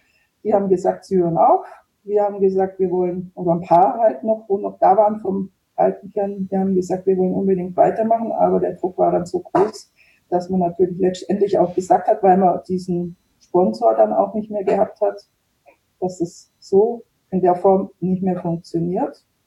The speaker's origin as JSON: {"language": "German", "town": "Ulm", "region": "Baden-Württemberg", "country": "Germany", "said": "Und ich war eben aus der Nähe Ulm und für mich war das immer noch das Größte."}